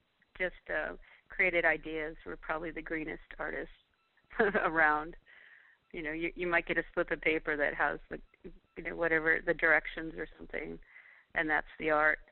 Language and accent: English; Minnesota, United States; Well, I grew up in Minnesota, and you're kind of trapped inside for a lot of the year because the weather's so terrible.